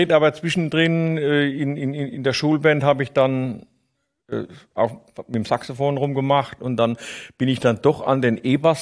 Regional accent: Rhineland-Palatinate, Germany; born there; Ja, also wir sind beide in der Pfalz geboren

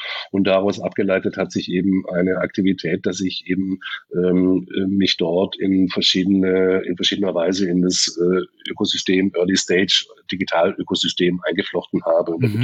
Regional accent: Stuttgart, Baden-Württemberg, Germany; Also in dem Vorort von Stuttgart, ich bin in Stuttgart aufgewachsen

